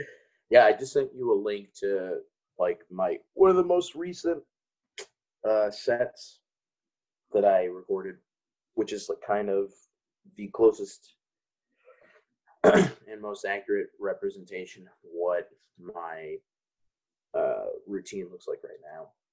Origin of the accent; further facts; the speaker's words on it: Chicago, Illinois, United States; I'm from Chicago.